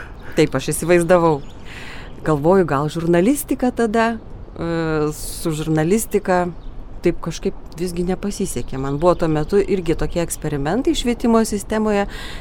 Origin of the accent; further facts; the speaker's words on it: Aukštaitija, Lithuania; also born or lived in Kaunas; Aš taip sau sakau, esu aukštaitė.